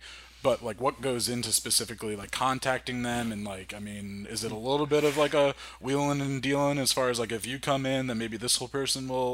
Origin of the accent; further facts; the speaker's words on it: New Jersey, United States; Hey, man, I'm from New Jersey, all right? I get it, all right? Like, we're the redheaded stepchild of New York, right, right across the river, yeah.